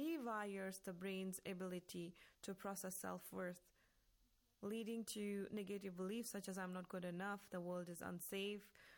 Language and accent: English; Jammu and Kashmir, India; English is a second language; now in Iran